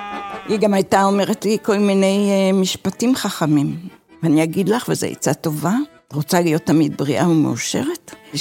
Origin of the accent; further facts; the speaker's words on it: Herzliya, Tel Aviv District, Israel; born there; נולדתי בהרצליה, בצריף דולף. היה גשם נוראי ולא הייתה דרך בית חולים, אז פשוט נולדתי בבית.